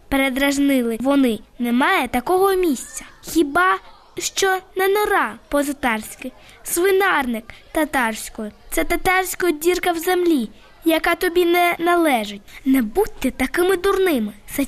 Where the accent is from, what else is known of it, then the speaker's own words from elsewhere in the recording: Simferopol, Crimea, Ukraine; born there; now in Kyiv, Ukraine; Народилася у Криму, у Сімферополі.